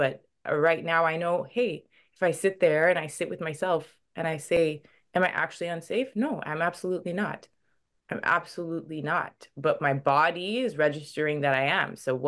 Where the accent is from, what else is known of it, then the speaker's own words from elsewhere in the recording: Toronto, Ontario, Canada; now in Vancouver, Canada; So I was born and raised in Toronto and I moved to Vancouver.